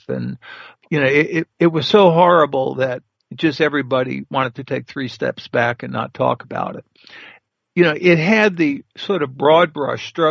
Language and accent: English; New Orleans, Louisiana, United States; I'm from New Orleans, you know, because that's where I was raised. My father was there.